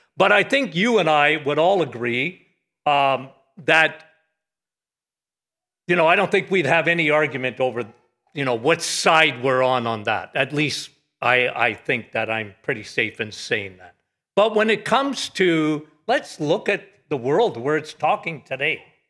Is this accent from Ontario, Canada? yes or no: yes; Timmins, Ontario, Canada; I grew up in Timmins, Ontario, okay? Santa Claus, Timmins, okay?